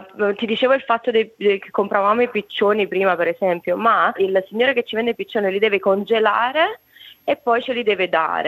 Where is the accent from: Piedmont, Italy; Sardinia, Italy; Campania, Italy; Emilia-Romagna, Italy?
Campania, Italy; Naples; moved away; quando ero abbastanza giovane, me ne sono andata da Napoli, ho tralasciato un bel po' la cucina napoletana.